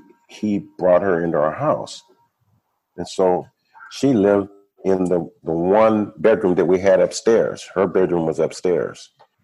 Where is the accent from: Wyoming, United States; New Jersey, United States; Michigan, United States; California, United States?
California, United States; Sacramento; I mean, I grew up in Sacramento.